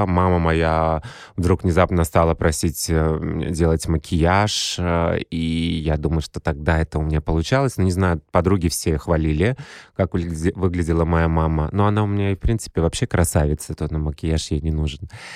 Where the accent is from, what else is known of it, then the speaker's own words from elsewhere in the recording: Kazakhstan; born there; Я родился в Казахстане, в Республике Казахстан.